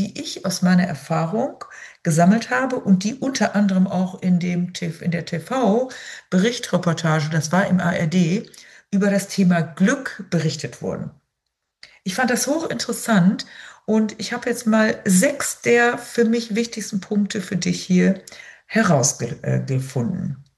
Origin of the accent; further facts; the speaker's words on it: Lower Saxony, Germany; ich komme aus dem Emsland